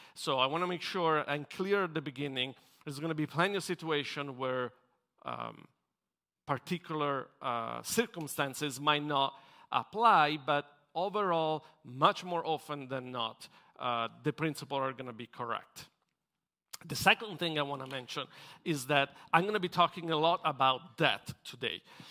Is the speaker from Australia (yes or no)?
no; Italy; now in United States; I come from Italy, and it was very difficult to get any credit.